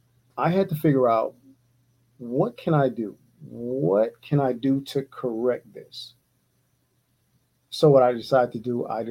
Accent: Atlanta, Georgia, United States; I was born and raised in East Atlanta, Georgia.

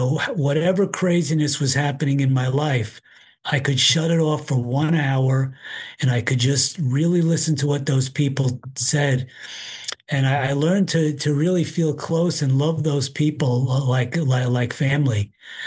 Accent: New York, United States; also born or lived in Queens; I grew up in Rockland County, which is across the river from where I live now in Westchester County, and I lived for 7 years in Queens, a borough in New York City.

